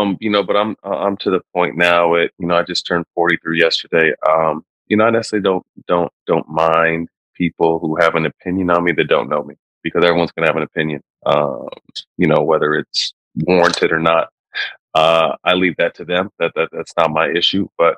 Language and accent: English; Bay Area, California, United States; also born or lived in Sacramento, United States; I didn't really have any issues with the mixed race until I moved from the Bay Area to Sacramento.